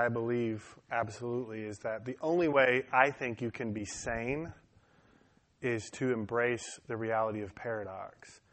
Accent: Detroit, Michigan, United States; I learned that in Detroit. I grew up in Detroit.

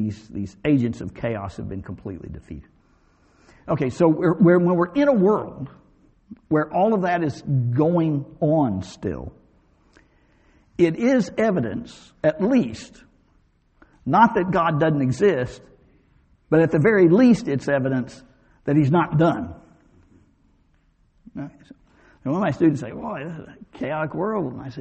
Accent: Arkansas, United States; This would be sort of an Arkansas translation. I grew up in Arkansas, and this is the way I think we would translate it correctly.

